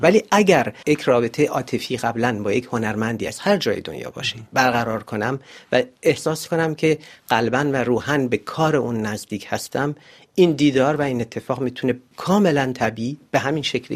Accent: Iran; moved away; همونطوری که من موقعی که از ایران اومدم یه آدم دیگه بودم، الان یه آدم دیگه‌ام

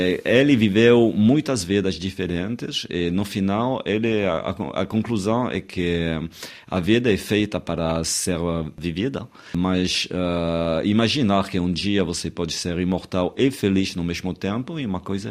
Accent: France; Portuguese is a second language; Eu sou francês, mas eu sei que a França não fica essa nação límpia

